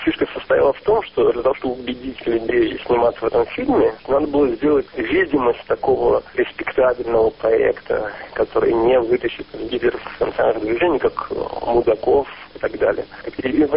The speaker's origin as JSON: {"language": "Russian", "country": "Israel", "said": "я не оговаривал о том, что я из Израиля, я представлялся американцем"}